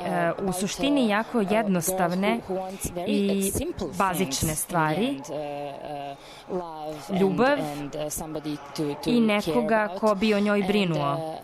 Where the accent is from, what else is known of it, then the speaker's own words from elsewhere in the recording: Norway; Ja sam rođena i odrasla u Norveškoj, vaspitavana od strane roditelja Pakistanaca